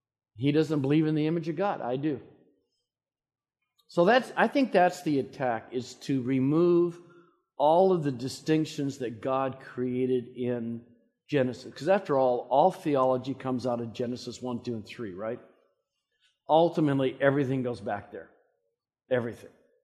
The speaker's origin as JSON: {"language": "English", "region": "California", "country": "United States", "said": "I'm from California, so that's..."}